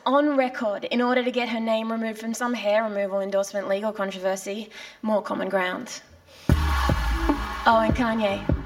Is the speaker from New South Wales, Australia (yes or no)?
yes; Wagga Wagga, New South Wales, Australia; In my hometown of Wagga, I shop at Sports Girl and I go to the ag races.